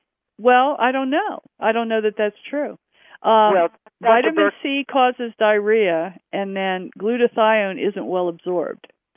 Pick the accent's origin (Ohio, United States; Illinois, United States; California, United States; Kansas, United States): Kansas, United States; I'm from Kansas, right?